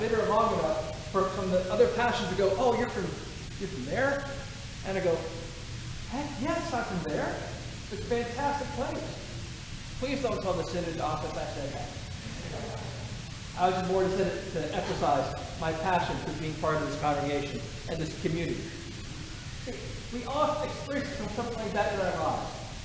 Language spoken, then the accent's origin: English; Hilliard, Ohio, United States; also born or lived in Upper Arlington; I was born in Upper T. Arlington, or Upper Arlington, and then we moved to Hillbilliard, Ohio.